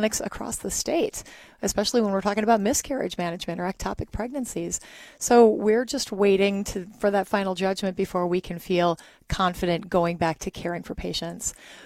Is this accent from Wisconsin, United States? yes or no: yes; Kaukauna, Wisconsin, United States; I grew up in Kaukauna, so just south of here.